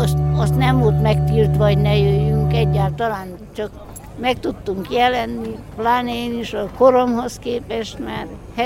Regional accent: Mureș County, Romania; Márosvásárhely környékiek, egy kis faluból vagyunk, mert nálunk még másodrendűek vagyunk. Magyarok vagyunk, de kisebbségek.

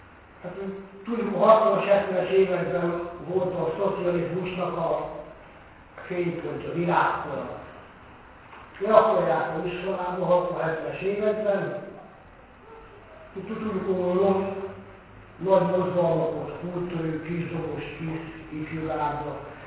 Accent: Hajdú-Bihar, Hungary; born there; én a reformáció, hogy is mondom, házában születtem Hajdúdia megyében.

